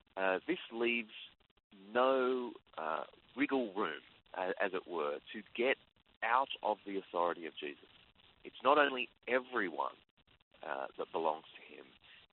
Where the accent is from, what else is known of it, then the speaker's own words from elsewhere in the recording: Australia; as an Australian, where Australian society is quite secular and the church is being pushed to the margins.